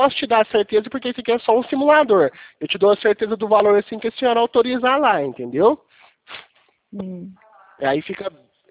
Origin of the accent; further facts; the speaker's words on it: Franca, São Paulo, Brazil; Eu sou aqui de Franca, São Paulo. Sou do interior.